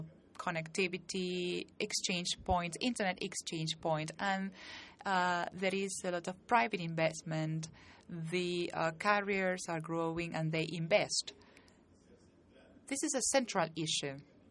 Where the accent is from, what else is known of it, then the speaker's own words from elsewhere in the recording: Peru; from Peru.